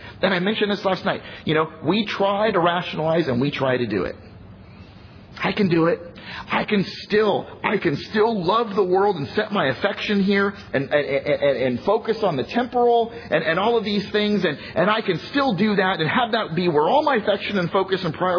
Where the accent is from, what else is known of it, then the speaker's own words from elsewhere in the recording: California, United States; dude, I'm from California.